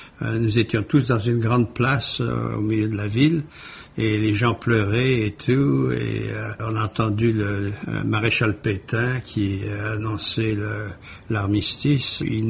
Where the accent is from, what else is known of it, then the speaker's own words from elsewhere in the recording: Nice, Provence-Alpes-Côte d'Azur, France; Je suis né en France et j'ai vécu à Nice pendant la Deuxième Guerre mondiale.